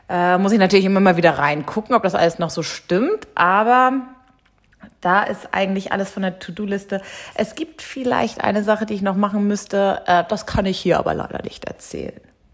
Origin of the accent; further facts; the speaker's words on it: Hamburg, Germany; Ich bin Hamburgerin. Ich bin schlechtes Wetter gewohnt.